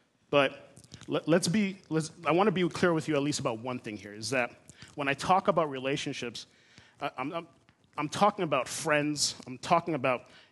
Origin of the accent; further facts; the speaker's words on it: Miami, Florida, United States; moved away as an adult; now in Missouri, United States; I'm born and raised in Miami. And you might be wondering, what is it that I'm doing here in Missouri? Why did I leave? I've been here for about 2 years.